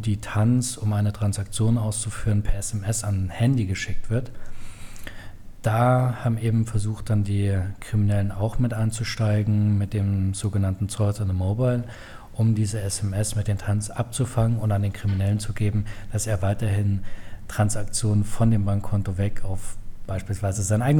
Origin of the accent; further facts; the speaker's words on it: Germany; also ich komme ja aus Deutschland